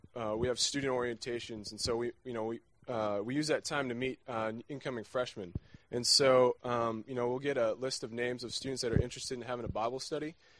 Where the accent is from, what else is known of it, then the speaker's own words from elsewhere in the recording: Lubbock, Texas, United States; and we're from Lubbock, and we go to Texas Tech.